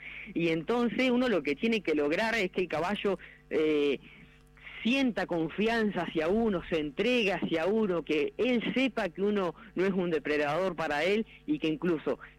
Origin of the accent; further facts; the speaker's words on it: Río Negro, Argentina; yo me crié, como decía usted, en Río Negro, en la provincia de Río Negro, a unos kilómetros también del río Limay, pero del otro lado, a 15 kilómetros está el campo, el puesto Aguada Grande, donde son campos abiertos, campos grandísimos